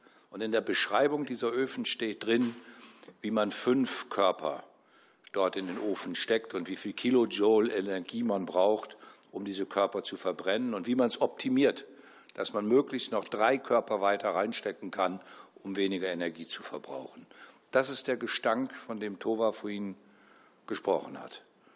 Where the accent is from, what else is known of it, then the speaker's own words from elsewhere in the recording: Erfurt, Thuringia, Germany; Erfurt ist meine Heimatstadt.